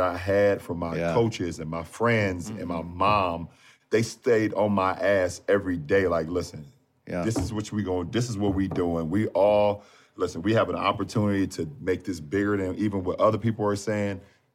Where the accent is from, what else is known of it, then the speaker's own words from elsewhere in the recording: Akron, Ohio, United States; I grew up in Akron, Ohio in the inner city, you know, and the hood is what we call it, the projects.